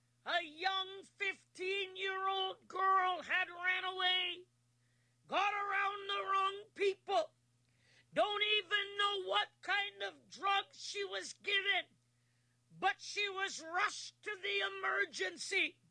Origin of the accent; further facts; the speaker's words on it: Canada; I am the Canadian prophetess … been in the ministry over 30 years